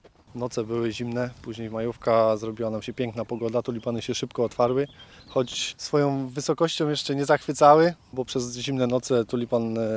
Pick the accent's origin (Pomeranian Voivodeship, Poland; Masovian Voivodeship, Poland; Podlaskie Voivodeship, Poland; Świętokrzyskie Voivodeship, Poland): Świętokrzyskie Voivodeship, Poland; Ja z małżonką pochodzimy z południa Polski, ze Świętokrzyskiego. Przeprowadziliśmy się tutaj właśnie po to, aby uprawiać tulipan dla tej firmy.